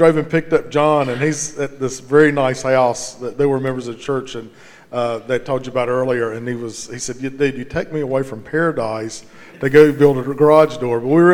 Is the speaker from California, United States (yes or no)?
no; North Carolina, United States; I'm from Caswell County, and when we used a hoe, it was like the chop-chop hoe.